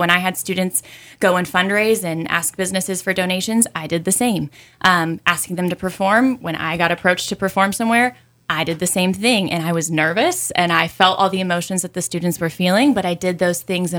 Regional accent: Santa Barbara, California, United States; It was Santa Barbara, California.

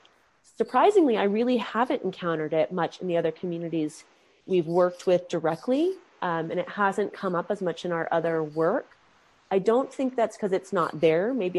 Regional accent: Sandpoint, Idaho, United States; Because I specifically mentioned Sandpoint because I'm from Sandpoint

